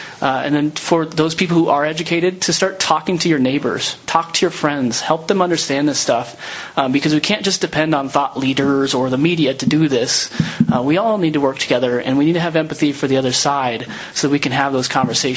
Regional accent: Nebraska, United States; I'm from Nebraska. If you guys don't know where that is, it's right next to Colorado.

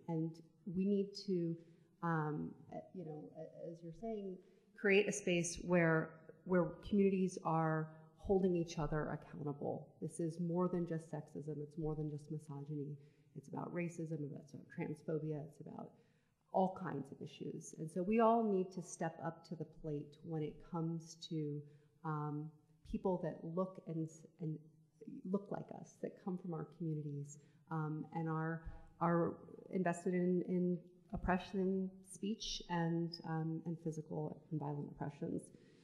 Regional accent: Berkeley, California, United States; where I come from in Richmond, I come from Berkeley, but in Richmond, California

